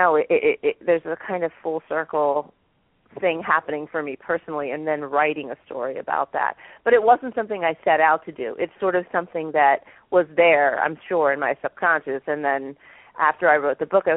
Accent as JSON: {"language": "English", "country": "United States", "tie": "born or raised there", "said": "I grew up in the United States and was born here."}